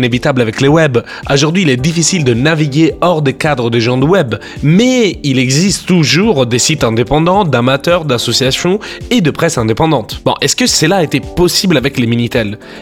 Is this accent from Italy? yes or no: yes; Italy; Vous le savez, je suis italien, et en Italie, il y a encore un service de télétexte qui fonctionne.